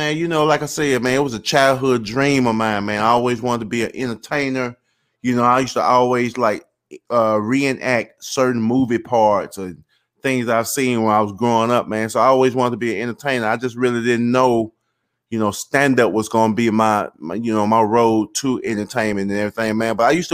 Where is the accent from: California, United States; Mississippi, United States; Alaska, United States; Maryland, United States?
Mississippi, United States; I'm from Mississippi, man. I ain't going to never leave this place, man.